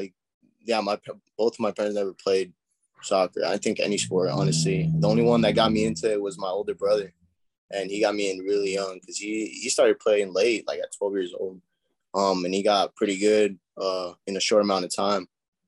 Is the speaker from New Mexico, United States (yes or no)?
no; San Antonio, Texas, United States; Yeah, I was born and raised in San Antonio. My parents are from Mexico. My dad from Durango, my mom from Chihuahua. But, I've always just been in San Antonio.